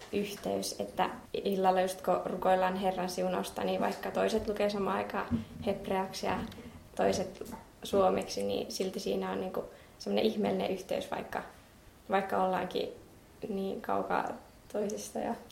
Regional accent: Oulu, North Ostrobothnia, Finland; minäkin olen tästä Oulusta ja olen täällä nyt kesätöissä ollut jo muutamana kesänä ja nyt taas tänä kesänä.

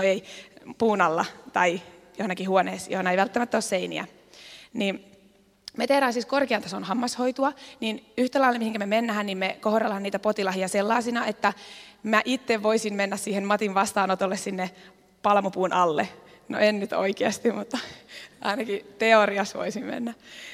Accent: Teuva, South Ostrobothnia, Finland; now in Maalahti, Finland; ja mä oon 28-vuotias. Mä oon Teuvalta kotoisin ja mä oon opiskellut Oulussa hammaslääkäriksi. Mä oon valmistunut 2015 ja mä oon ollut nyt 3 vuotta Maalaharjassa töissä. Maalahti on siinä Vaasan kainalos.

